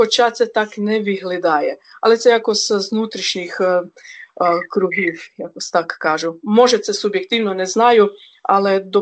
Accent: Croatia; Ukrainian is a second language; moved away as an adult; also born or lived in Bulgaria; now in Ukraine; І тоді я з Хорватії, як закінчила університет, поїхала в Болгарію, там 8 років служила як місіонер.

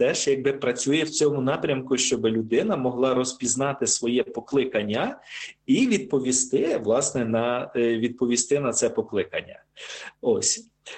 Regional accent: Khmelnytskyi, Khmelnytskyi Oblast, Ukraine; я сам родом з Хмельницького

